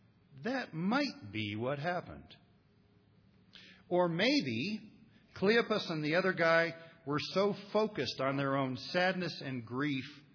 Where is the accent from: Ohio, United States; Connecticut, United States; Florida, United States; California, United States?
Ohio, United States; Columbus; it's still published in Columbus, Ohio, my hometown, these 47 years later.